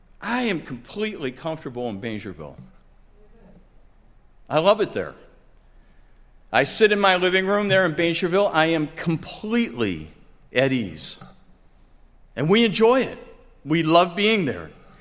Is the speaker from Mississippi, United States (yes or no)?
no; Cleveland, Ohio, United States; I'm a Clevelander, West Sider, proud of it. I have no problem saying that anywhere in this world. Where are you from? I'm a Cleveland West Sider. That's where I'm from.